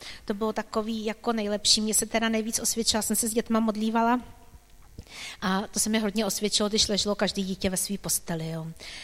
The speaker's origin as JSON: {"language": "Czech", "region": "Prague", "country": "Czechia", "said": "my jsme přece jenom z Prahy, v Praze je ten dorost velký"}